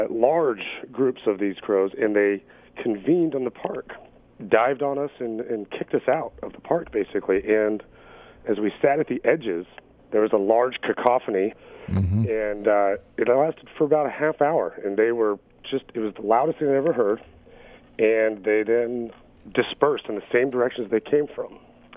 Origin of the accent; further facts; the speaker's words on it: Seattle, Washington, United States; I grew up in Seattle, and there's a little wooded area called Thornton Creek Park.